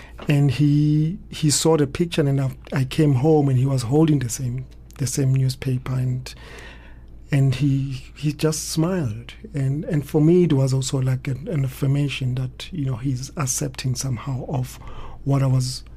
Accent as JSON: {"language": "English", "town": "Soweto", "region": "Gauteng", "country": "South Africa", "tie": "born or raised there", "said": "I was born in Soweto in Orlando East, and I grew up quite close to a hostel which housed migrant workers who were coming from different parts of South Africa."}